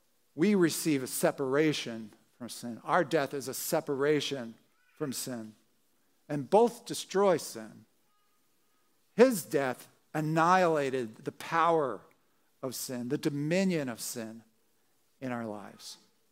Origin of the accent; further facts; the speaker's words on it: New Jersey, United States; as I said, growing up in Jersey, we'd go down to the shore, you know, go on these roller coasters.